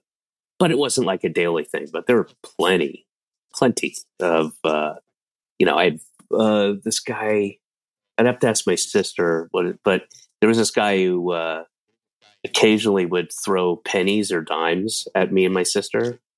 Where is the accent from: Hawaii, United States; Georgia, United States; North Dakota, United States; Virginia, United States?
Georgia, United States; Roswell; We moved actually, but I was in Roswell, Georgia, which is like a very